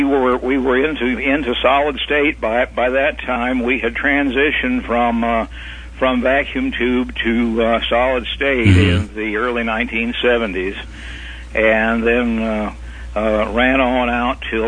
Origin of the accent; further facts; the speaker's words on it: Hettich, Illinois, United States; In central Illinois in a little tiny town called Hettich, Illinois.